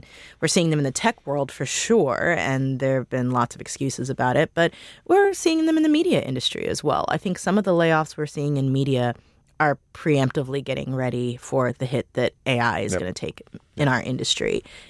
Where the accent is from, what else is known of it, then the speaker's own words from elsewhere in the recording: Missouri, United States; now in Washington, United States; but I'm from Missouri. And D.C. version of bad weather is not Missouri version of bad weather